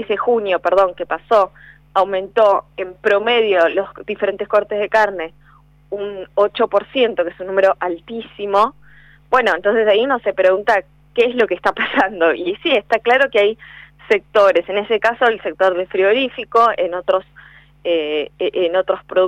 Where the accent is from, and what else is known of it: Argentina